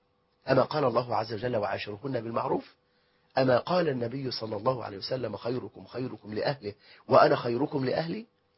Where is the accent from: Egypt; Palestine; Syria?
Egypt; بلدنا مصر